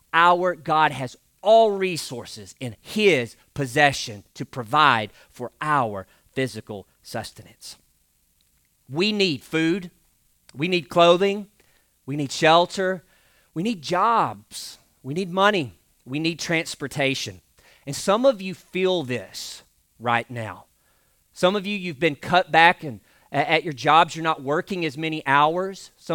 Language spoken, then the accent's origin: English; Truman, Arkansas, United States; I was living in my hometown of Truman, Arkansas, the northeast corner of the state